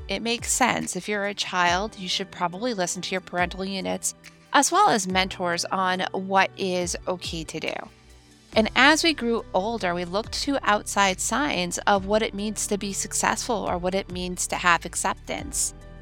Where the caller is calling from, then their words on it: Minnesota, United States; Up here in Minnesota, it's still cold.